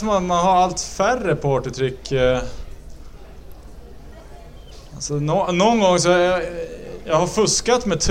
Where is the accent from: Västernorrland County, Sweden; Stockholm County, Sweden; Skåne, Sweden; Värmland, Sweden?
Västernorrland County, Sweden; Örnsköldsvik; jag är uppvuxen i Örnsköldsvik, eller strax utanför Örnsköldsvik, under Peter Forsbergs storhetstid.